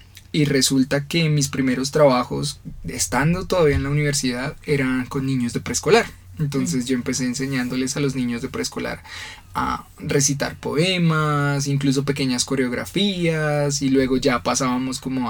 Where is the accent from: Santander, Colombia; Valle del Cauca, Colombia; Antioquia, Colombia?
Santander, Colombia; Bucaramanga; now in Bogotá, Colombia; cuando yo llegué a vivir a la ciudad de Bogotá, yo soy de Bucaramanga, me vine a vivir acá y a estudiar acá